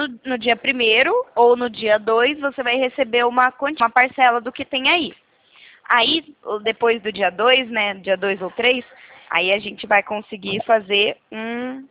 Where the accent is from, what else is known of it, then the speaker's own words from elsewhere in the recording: São Paulo, Brazil; Eu sou do interior de São Paulo.